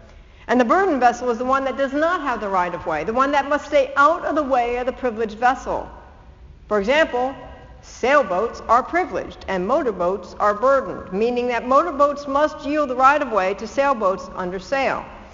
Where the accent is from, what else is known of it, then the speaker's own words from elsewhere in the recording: Maryland, United States; Now, most of you know that I grew up in Maryland, which is home to the largest estuary in North America, the Chesapeake Bay.